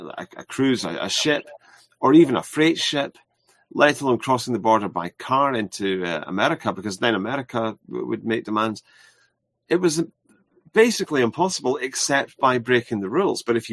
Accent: Scotland, United Kingdom; I think that I heard, because I come from Scotland, I've got family there and friends there

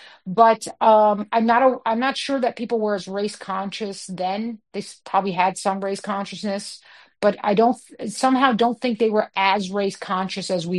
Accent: New York City, New York, United States; I mean, not great, and it's sad because I grew up in New York City. I still love it.

